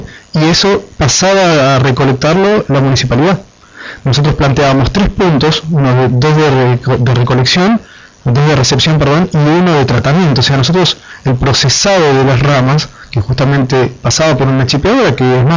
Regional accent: Pinamar, Buenos Aires Province, Argentina; cuando fui a estudiar a Buenos Aires y demás, y decía, sí, yo soy de Pinamar

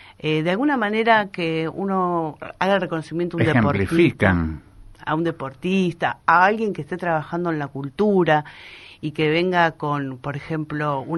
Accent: Argentina; es un tema que como argentinos nos debemos también debatir.

